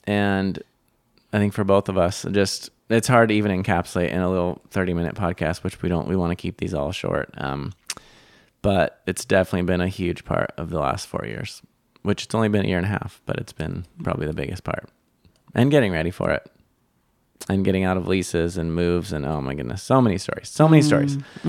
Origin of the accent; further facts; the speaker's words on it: Texas, United States; accent: Southern; I had a Southern accent because I'd lived in Texas for most of my, school life before Haiti.